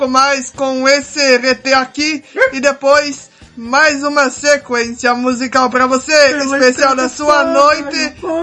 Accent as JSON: {"language": "Portuguese", "country": "Brazil", "said": "Ah, se for do Paraguai, mas eu sou brasileira."}